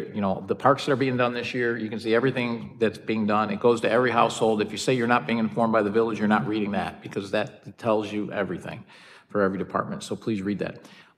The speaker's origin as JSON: {"language": "English", "town": "Orland Park", "region": "Illinois", "country": "United States", "tie": "born or raised there", "said": "This is my hometown. I think I'm the only one here on this board that grew up here."}